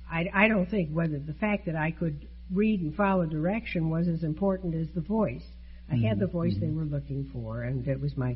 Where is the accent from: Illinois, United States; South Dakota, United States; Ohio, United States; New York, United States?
Illinois, United States; Chicago; Born and raised in Chicago.